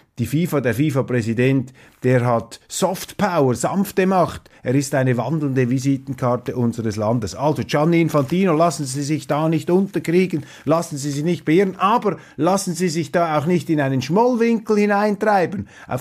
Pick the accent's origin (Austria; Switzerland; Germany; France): Switzerland; Und als Schweizer bilde ich mir ein, hier schweizerische Präzision und auch schweizerische bodenständige Gastfreundschaft am Werk gesehen zu haben.